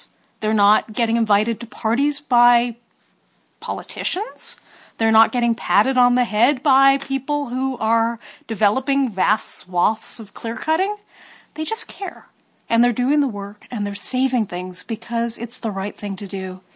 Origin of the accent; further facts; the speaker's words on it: Redlands, California, United States; which remind me of my hometown of Redlands.